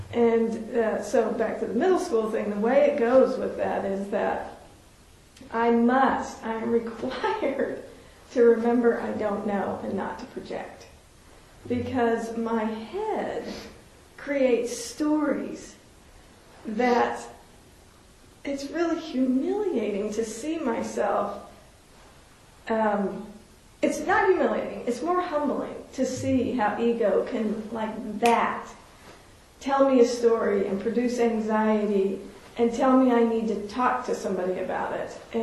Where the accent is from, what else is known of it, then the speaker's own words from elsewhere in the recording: Texas, United States; also born or lived in Oklahoma; And you know, I'm not from California. I'm from a landlocked state in Texas and Oklahoma.